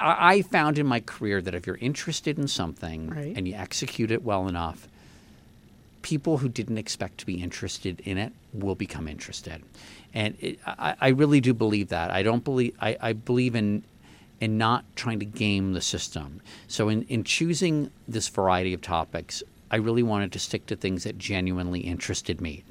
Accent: Washington, District of Columbia, United States; I grew up in the Washington, D.C. area with the Smithsonian.

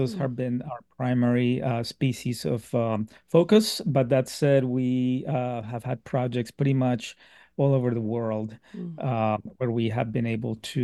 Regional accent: Bogota, Bogotá, Colombia; Well, I grew up in Bogota, Colombia, which is high up in the Andes, nowhere near the ocean

